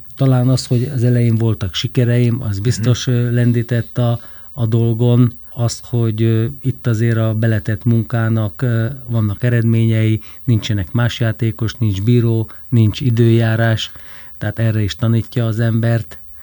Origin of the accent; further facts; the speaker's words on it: Vas, Hungary; mert én Szombathely mellett nőttem föl